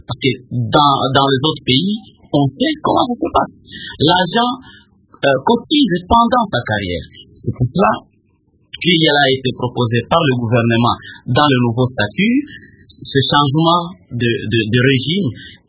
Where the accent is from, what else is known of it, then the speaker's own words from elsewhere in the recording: Kalemie, Tanganyika, DR Congo; Ouh là là, je viens de Calémie, je viens de Colossi, je viens de Litouri.